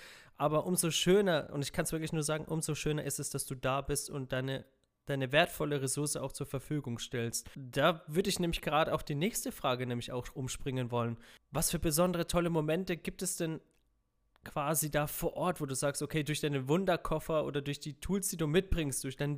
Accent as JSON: {"language": "German", "town": "Freiburg", "region": "Baden-Württemberg", "country": "Germany", "said": "ich komme halt jetzt nicht aus der Ecke Hamburg, sondern ich komme halt eher aus der Ecke Freiburg."}